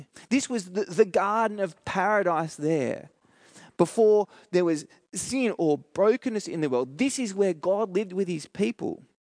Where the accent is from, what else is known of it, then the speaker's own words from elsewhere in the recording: New South Wales, Australia; also born or lived in Sydney; now in Adelaide, Australia; Some of you will know that I'm not a South Australian. I grew up in New South Wales, and as an outsider who's coming over here